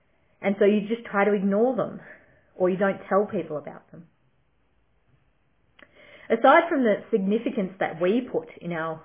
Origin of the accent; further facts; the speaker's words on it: Victoria, Australia; I'm not originally from Ballarat, but I have grown up living in country Victoria through most of my childhood.